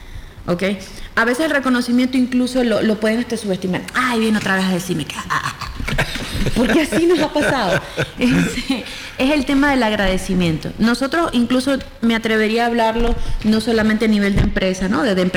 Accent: Venezuela; O sea, vengo de Venezuela, va. Y para nadie es un secreto la situación que vive mi país.

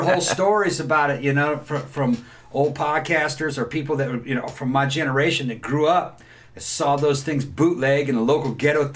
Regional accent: California, United States; when I was growing up in California, our local television stations, it might have been Channel 13, I think it was KTTV, they would play Night of the Living Dead.

